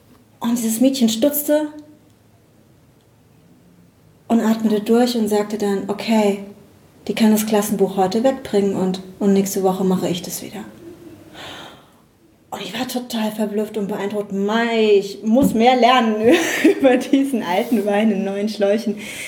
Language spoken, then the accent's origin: German; Bad Brücken, Rhineland-Palatinate, Germany; Ich komme aus dem kleinen Ort Bad Brücken, der ist in der Nähe von Bad Kreuznach und Bad Kreuznach liegt ganz grob so in Mainz-Bingen die Ecke.